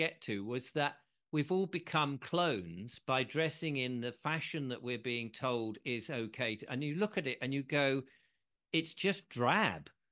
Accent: England, United Kingdom; I'm English.

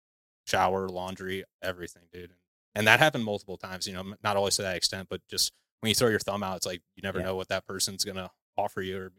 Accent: St. Louis, Missouri, United States; also born or lived in Jacksonville, United States / Orlando, United States / Milwaukee, United States; growing up in St. Louis, you know, I lived in Jacksonville, Florida, Orlando, Florida, Milwaukee. Like, I've always kind of been in big cities, and I've never really had a long-term time in a small town like that.

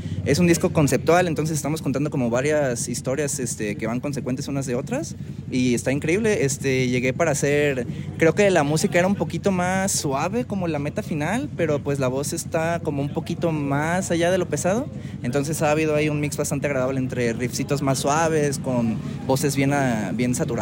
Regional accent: Puerto Vallarta, Jalisco, Mexico; Guadalajara, que es nuestra ciudad vecina, pues somos de Vallarta.

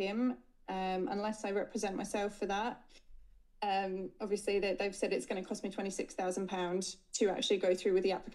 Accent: Australia; moved away as an adult; So I'm Australian. I moved here when I was 18.

